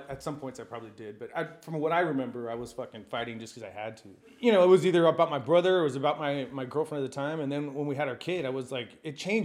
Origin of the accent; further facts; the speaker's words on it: San Diego, California, United States; We grew up in San Diego when I was fucking little cholo wannabe shit.